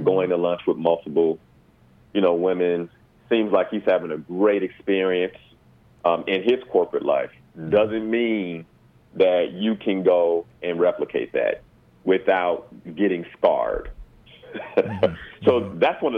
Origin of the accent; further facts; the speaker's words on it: Chicago, Illinois, United States; And I'm from Chicago.